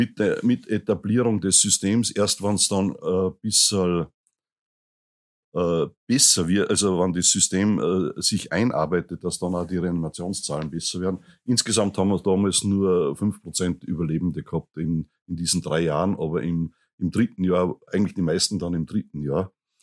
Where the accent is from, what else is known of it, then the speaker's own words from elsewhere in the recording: Salzburg, Austria; Ich bin aus dem Marmordorf Abnet, Salzburg stammend und bin halt nach Innsbruck gegangen zum Medizin studieren